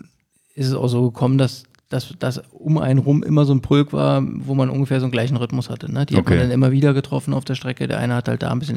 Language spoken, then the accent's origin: German; Berlin, Germany; Wir kommen aus Berlin und da hat man natürlich nicht so die Höhenmeter, aber ein bisschen Wald und so gibt es ja schon.